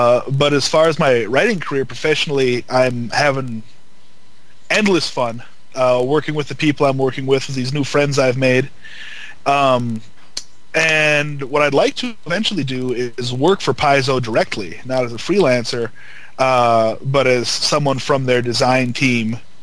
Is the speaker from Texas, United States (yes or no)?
no; Duluth, Minnesota, United States; I'm one guy from Duluth